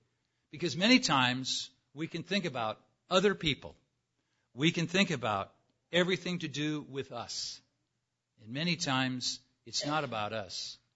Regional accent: California, United States; My life in Southern California, I grew up in Southern California. I've lived in many different places, as many of you have.

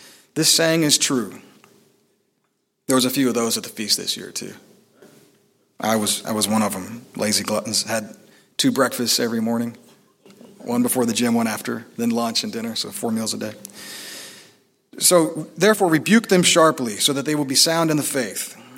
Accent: Texas, United States; I'm from Texas originally, saw a lot of cattle being branded.

